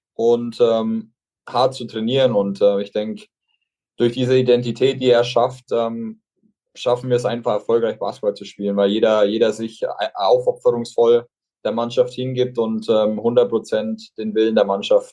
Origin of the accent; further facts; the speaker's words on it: Bamberg, Bavaria, Germany; Der ist auch gebürtiger Bamberger und ist in Bamberg genauso das Konzept durchlaufen wie ich.